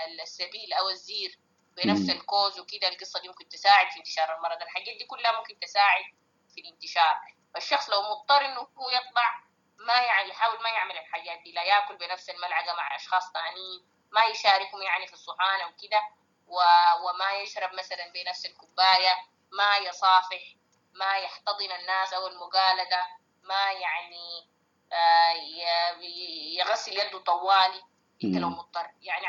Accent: Sudan; عندنا في السودان

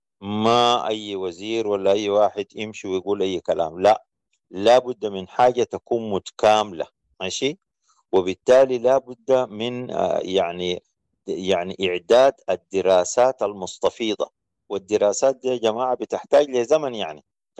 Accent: Sudan; اكتشفنا أنه أن إحنا كسودانيين كنا عايشين في نعيم وما جايبين خبر

